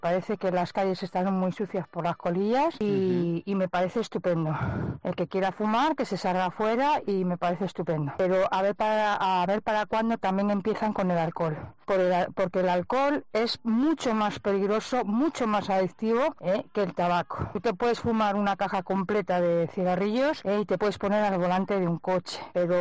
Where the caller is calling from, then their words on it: Santander, Cantabria, Spain; de Santander